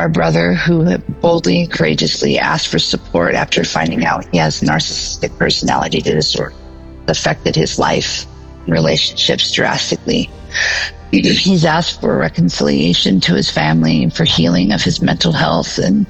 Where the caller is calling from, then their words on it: Portland, Oregon, United States; My brothers and sisters in Christ, I come to you today from Portland, Oregon.